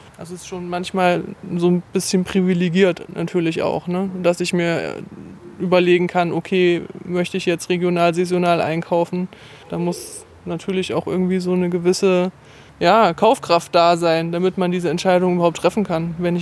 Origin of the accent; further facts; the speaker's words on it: Erfurt, Thuringia, Germany; born there; Ich bin ja eine gebürtige Erfurter Puffbohne